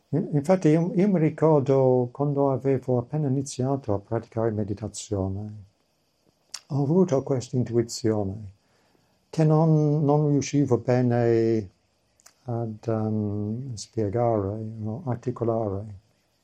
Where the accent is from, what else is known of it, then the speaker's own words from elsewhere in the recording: Edinburgh, Scotland, United Kingdom; Sono cresciuto in Edimburgo